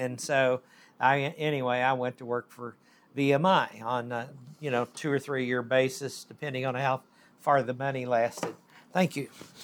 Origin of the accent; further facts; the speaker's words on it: Oklahoma, United States; I was born and raised in Oklahoma. We have phrases like, that dog won't hunt